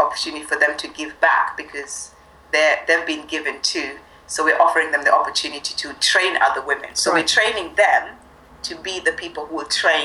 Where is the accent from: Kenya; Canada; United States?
Kenya; I did not want to limit myself to one African country because I'm Kenyan, because Africa is so big.